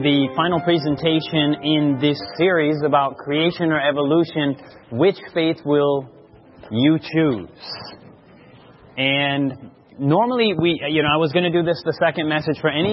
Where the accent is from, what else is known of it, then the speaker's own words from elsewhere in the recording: Grand Rapids, Michigan, United States; born there; I was born in Grand Rapids, Michigan.